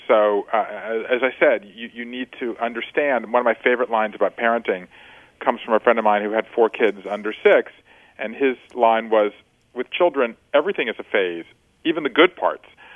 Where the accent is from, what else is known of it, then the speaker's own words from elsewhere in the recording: Georgia, United States; the way I was raised growing up in Georgia in the 1970s